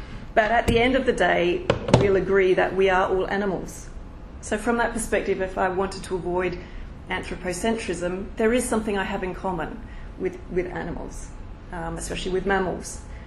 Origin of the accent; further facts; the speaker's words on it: Australia; when I don't even know that, as an Australian, I can see the world through your point of view either?